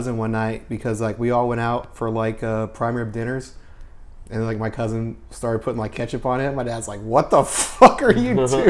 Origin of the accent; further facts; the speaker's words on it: Kokomo, Indiana, United States; Yeah, I'm from Kokomo, which is like an hour north of Indianapolis.